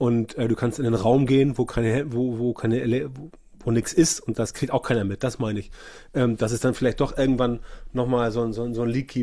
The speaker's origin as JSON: {"language": "German", "region": "Hamburg", "country": "Germany", "said": "wenn ich nicht in Hamburg geblieben wäre, weil ich komme ja aus der Region hier"}